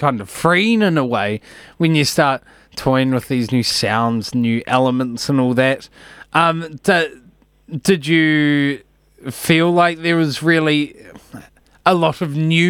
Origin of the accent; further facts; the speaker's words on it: Auckland, New Zealand; I'm actually from Auckland, so I don't know why I said that.